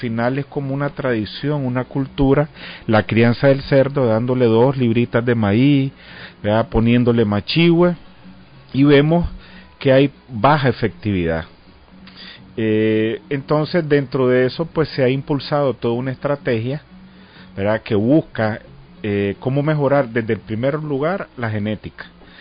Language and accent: Spanish; Nicaragua; todo nuestro orgullo patrio como nicaragüense